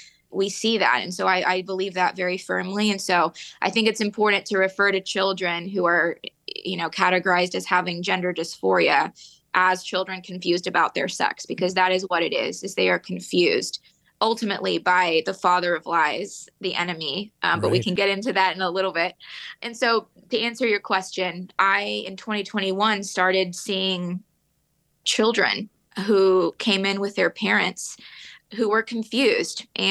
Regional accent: Houston, Texas, United States; Like you mentioned … I was born and raised in Houston, Texas.

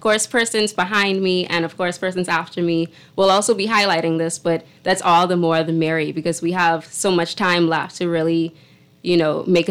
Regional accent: Bahamas; also born or lived in Ireland; So I grew up here in the Bahamas in the environmental field.

